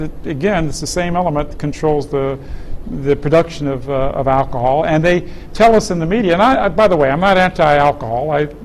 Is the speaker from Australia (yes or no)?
no; United States; As an American, I oppose these things so much.